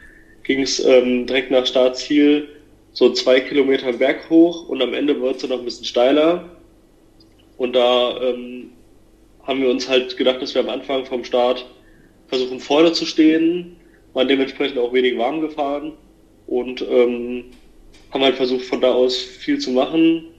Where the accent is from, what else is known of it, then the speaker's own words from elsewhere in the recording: Hesse, Germany; Also ich komme aus in der Nähe aus Hanau in Hessen und bis vor ein paar Monaten war ich noch im Internat in Kaiserslautern auf dem Sportinternat